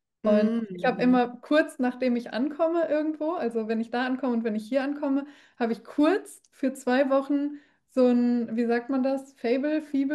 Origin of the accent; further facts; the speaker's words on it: Paderborn, North Rhine-Westphalia, Germany; now in Berlin, Germany; noch in meiner richtigen Heimat in Paderborn, also wo ich groß geworden bin